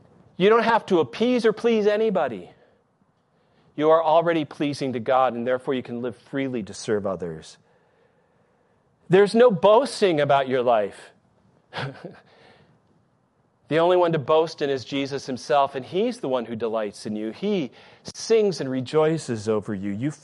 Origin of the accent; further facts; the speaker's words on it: Michigan, United States; I loved my hometown in Michigan.